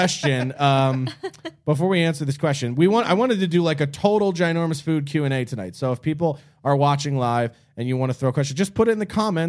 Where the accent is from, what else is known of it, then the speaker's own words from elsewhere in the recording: Philadelphia, Pennsylvania, United States; Because I'm from Philadelphia and you can assume that I've been to Geno's in Philadelphia.